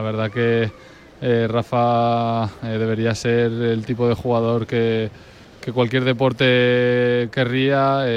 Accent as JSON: {"language": "Spanish", "country": "Spain", "said": "como deportista y como tenista español, pues jugar aquí nos hace dar un plus"}